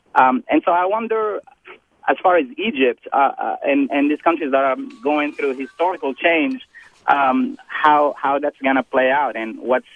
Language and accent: English; Morocco; So I was just saying that I'm from Morocco